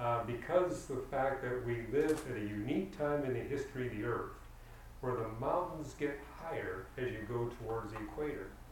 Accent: British Columbia, Canada; And I remember growing up in British Columbia, that's where I grew up

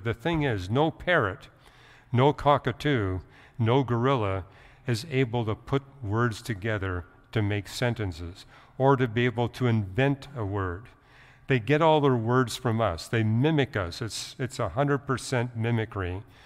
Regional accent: Canada; moved away; So, I grew up in Canada

